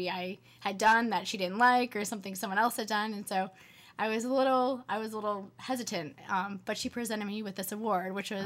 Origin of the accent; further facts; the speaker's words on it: United States; I thought of it as kind of an American issue because I grew up in America, and so that's kind of all I knew.